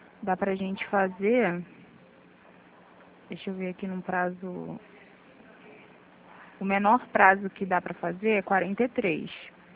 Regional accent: Rio de Janeiro, Brazil; sou do Rio

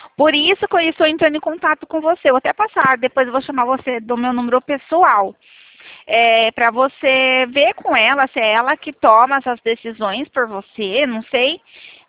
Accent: São Paulo, Brazil; Eu sou do interior de São Paulo.

